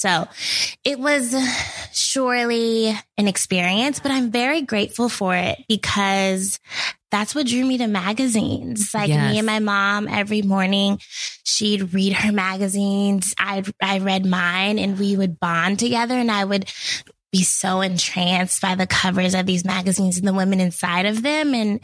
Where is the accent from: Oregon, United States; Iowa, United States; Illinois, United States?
Oregon, United States; Portland; No, I grew up in Portland, Oregon.